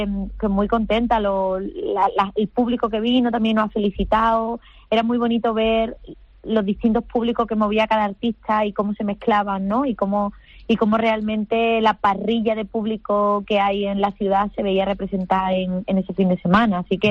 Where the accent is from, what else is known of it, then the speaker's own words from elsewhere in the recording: Málaga, Andalusia, Spain; born there; yo nací en El Bulto, en este barrio que ya no existe.